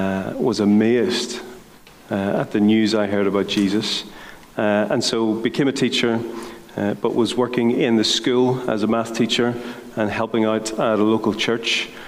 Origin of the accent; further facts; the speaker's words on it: Lisburn, Northern Ireland, United Kingdom; moved away as an adult; also born or lived in Nottingham; So, I'm originally from Lisburn, but left to go to England to train to be a teacher